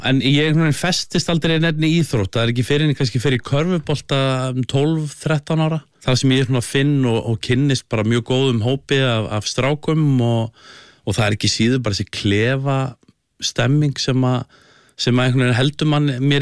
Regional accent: Reykjavík, Capital Region, Iceland; Já, ég alinn upp í miðbæ Reykjavíkur og alinn upp að bara hjá mömmu sem býr á Rauðarárstíg í Norðurmýri og þar bý ég bara fyrstu 13 ára ævi minnar. Gengi í Austurbæðaskóla

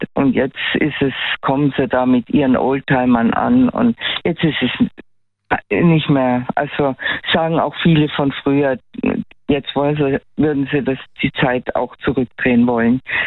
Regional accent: Innsbruck, Tyrol, Austria; Ja, ich fahre jetzt am 11. nach Innsbruck für 2 Wochen, Gott sei Dank.

